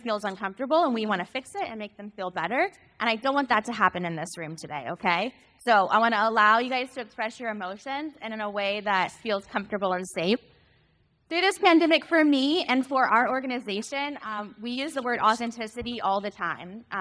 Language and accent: English; Florida, United States; I'm from Florida. There's mosquitoes everywhere.